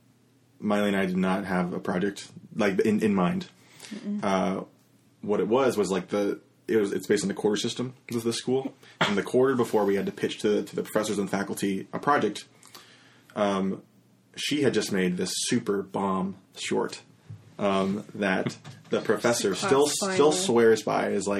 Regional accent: Detroit, Michigan, United States; now in Escondido, United States; I'm from Michigan. Michigan? From Metro Detroit.

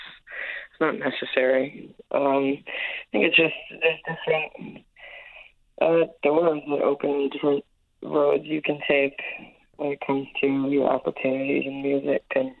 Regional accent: Badger, Newfoundland and Labrador, Canada; No, I'm from Badger.

